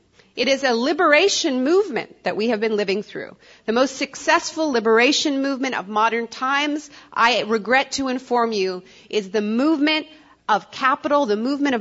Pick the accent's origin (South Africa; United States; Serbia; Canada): Canada; I'm Canadian, I'm a dual citizen, by the way, Canadian and American. My parents actually met in California, and my father was a war resister and came to Canada during the Vietnam War.